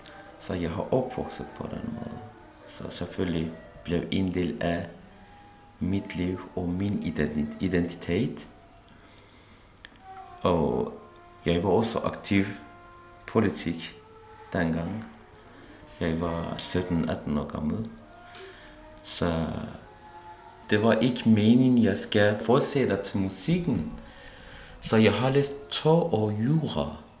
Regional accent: Istanbul, Turkey; Danish is a second language; also born or lived in Eastern Turkey; now in Denmark; Jeg kommer fra Østtyrkiet, vi kalder som Kurdistan. Jeg har opvokset i Istanbul. Jeg har uddannet som musikkonservatorium i Istanbul.

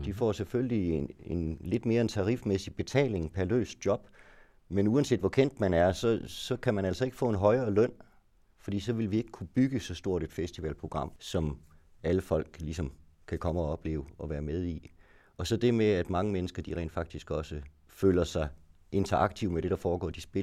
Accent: Jutland, Denmark; jeg er så jyde

